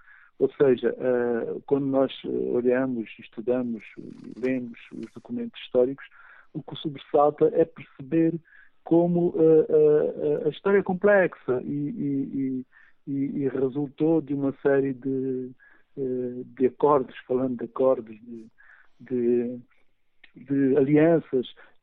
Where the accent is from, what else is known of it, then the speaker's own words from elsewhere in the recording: Angola; todos nós angolanos crescemos ouvindo falar na Rainha Ginga. Eu tenho 54 anos e desde muito jovem que sempre ouvi falar na Rainha Ginga.